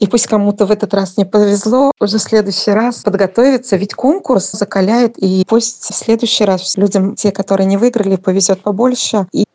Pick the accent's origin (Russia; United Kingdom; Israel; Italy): Russia; Tatarstan; Так как я из Татарстана, мне казалось, что какие-то будут ко мне вопросы.